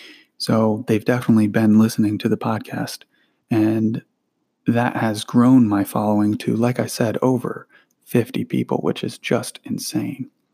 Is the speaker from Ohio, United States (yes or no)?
yes; Ohio, United States; Now, you'd think that that'd be a lot higher considering I'm from Ohio and record in Ohio.